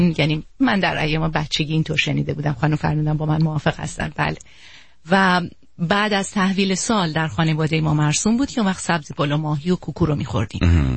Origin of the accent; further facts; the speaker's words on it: Shiraz, Fars, Iran; born there; من فقط متولد شیراز هستم